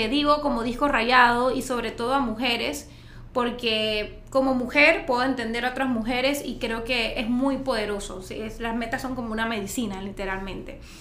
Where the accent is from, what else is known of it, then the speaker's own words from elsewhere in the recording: Chitré, Herrera, Panama; moved away as an adult; now in Panama City, Panama; Yo vine, me mudé de Chitré a Panamá a mis 18 años. No sabía nada, nada más sabía que era McDonald's y que era Brook Mall.